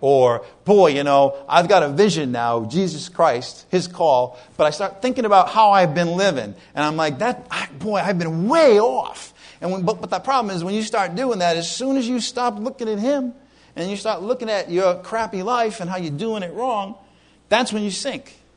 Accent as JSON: {"language": "English", "region": "New England", "country": "United States", "tie": "born or raised there", "said": "Combat zone didn't mean good things growing up in New England"}